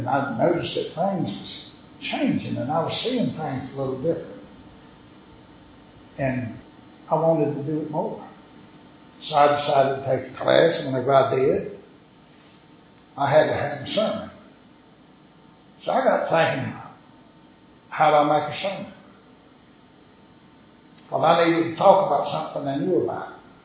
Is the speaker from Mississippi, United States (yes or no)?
no; Washington, United States; I'm from Washington. Now, folks from Washington got a tendency to be a little bit on the rough side.